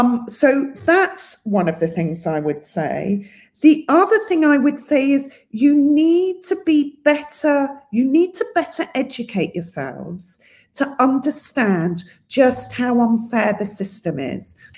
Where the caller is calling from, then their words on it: London, United Kingdom; I'm calling you from London, I'm in London.